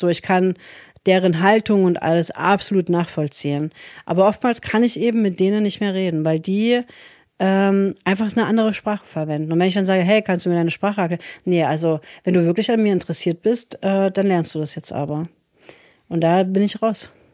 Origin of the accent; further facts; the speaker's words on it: East Germany, Germany; mein Englisch ist relativ schlecht, weil ich bin ja im Osten groß geworden und genau zu der Zeit, wo ich Englisch gelernt habe, waren das dann die ehemaligen Russischlehrer, die uns versucht haben, Englisch beizubringen.